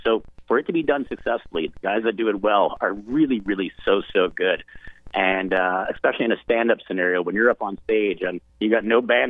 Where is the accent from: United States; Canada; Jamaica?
Canada; accent: Canadian; Even with my Canadian accent, hopefully y'all got the house, H-O-U-S-E, not hoose